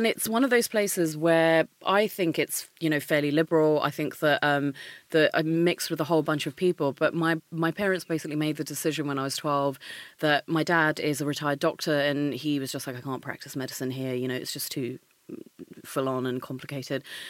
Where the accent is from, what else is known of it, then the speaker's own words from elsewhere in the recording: Maidstone, South East England, United Kingdom; Yeah, so I come from Maidstone, right?